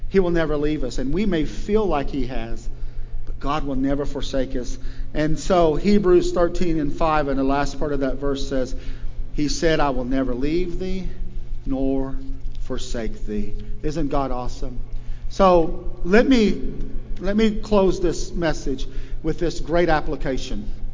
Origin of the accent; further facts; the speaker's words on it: Okarchee, Oklahoma, United States; because the stereotype of Native American Indian growing up in Okarchee, Oklahoma, was all the Indians they're good for nothing